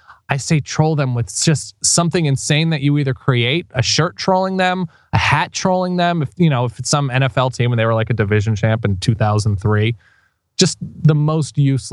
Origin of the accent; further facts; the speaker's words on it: California, United States; I'm from Southern California.